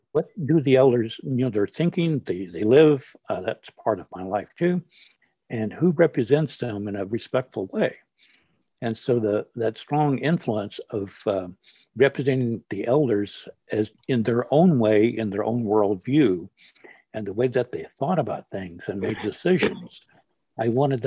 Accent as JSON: {"language": "English", "region": "Oklahoma", "country": "United States", "tie": "born or raised there", "said": "I was born in Oklahoma and raised in Oklahoma, thought I would never leave Oklahoma. So in growing up in the Muskogee and Seminole tradition, my hometown, Artelova, is Gar Creek."}